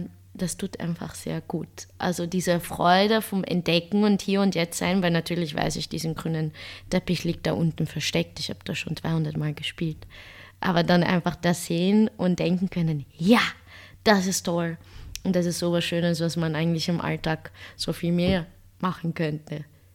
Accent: Amsterdam, North Holland, Netherlands; German is a second language; moved away; Ich bin aufgewachsen in Amsterdam in einem Viertel, die sehr multikulturell war

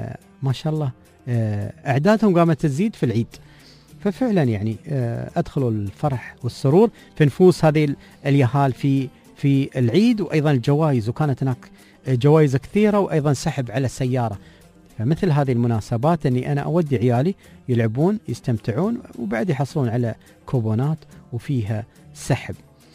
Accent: Dubai, United Arab Emirates; الأماكن اللي موجودة عندنا في دبي

